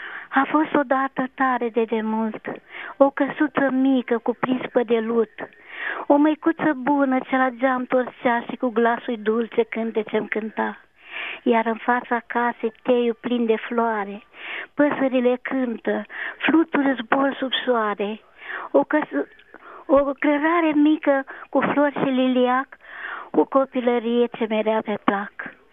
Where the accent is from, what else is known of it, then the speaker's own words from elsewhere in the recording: Almașul, Romania; în satul meu acolo, Almașul, este un sătuc care e pitoresc, e foarte frumos. Pe mijlocul lui curge o apă veșnic, un prăiaș.